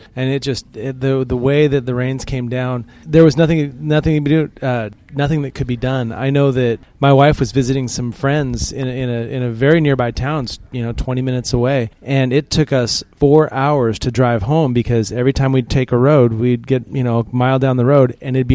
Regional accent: Seattle, Washington, United States; I'm from Seattle.

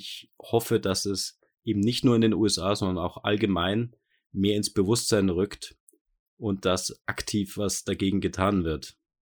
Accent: Bavaria, Germany; Ich meine, ich bin in Bayern aufgewachsen. Ich bin auch ganz froh, dass ich Hochdeutsch kann.

